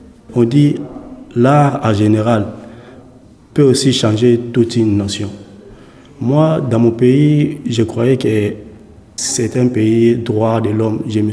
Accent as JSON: {"language": "French", "country": "DR Congo", "tie": "born there", "said": "Je suis Congolais. Je suis né à République démocratique du Congo."}